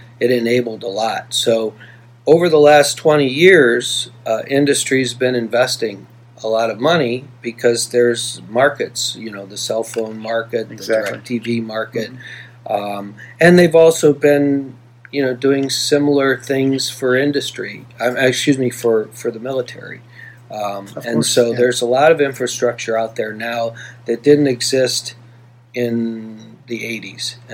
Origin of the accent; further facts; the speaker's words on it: Cleveland, Ohio, United States; And then I was originally from Cleveland, so I wanted to come back home.